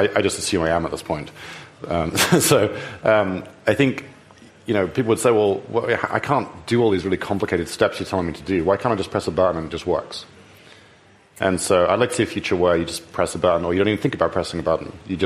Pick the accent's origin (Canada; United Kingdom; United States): United Kingdom; Like I said, unlike my home country, which has no Bill of Rights, so we don't even know what Guantanamo Bay is in the U.K.